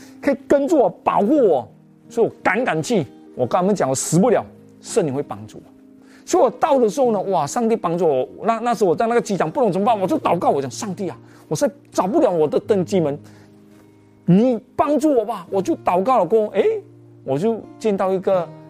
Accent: Malaysia; accent: Malaysian; 他们听我，又听我的口音，马来西亚口音

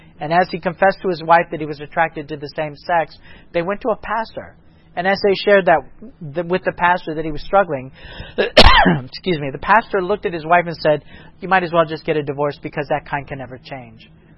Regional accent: Ohio, United States; moved away as an adult; I remember at 20 years old, when I came to Florida, I moved to Florida from Ohio after I dropped out of Andrews.

